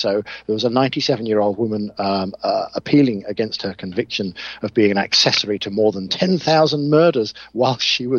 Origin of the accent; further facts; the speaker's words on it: United Kingdom; I suppose being British, the first thing I ought to do is do exactly what you said at the top of the list, which was talk about the weather.